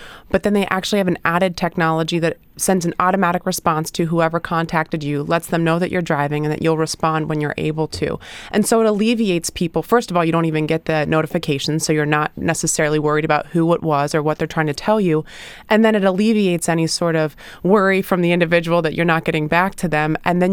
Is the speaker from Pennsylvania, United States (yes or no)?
yes; Chambersburg, Pennsylvania, United States; I grew up in Chambersburg and have family in Bedford